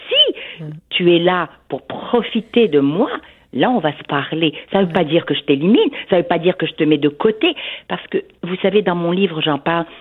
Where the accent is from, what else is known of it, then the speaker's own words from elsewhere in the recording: Quebec, Canada; qui on est, nous, au Québec